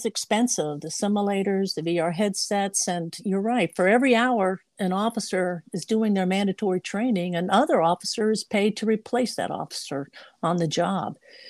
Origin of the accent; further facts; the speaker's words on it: North Carolina, United States; And in some states, like my home state of North Carolina, the legislature funds our North Carolina Justice Academy, which is where I worked for 24 years.